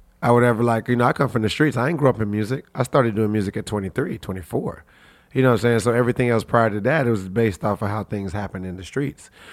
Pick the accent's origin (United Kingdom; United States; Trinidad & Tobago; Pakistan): Trinidad & Tobago; Port of Spain; born there; I was born in Trinidad and Tobago, Mount Hope, Port of Spain. I have family all over Trinidad. I just came from there because my birthday was yesterday.